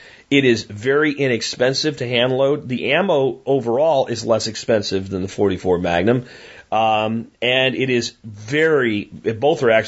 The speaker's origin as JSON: {"language": "English", "region": "Pennsylvania", "country": "United States", "tie": "born or raised there", "said": "You have deer that are a lot like the deer I grew up hunting in Pennsylvania."}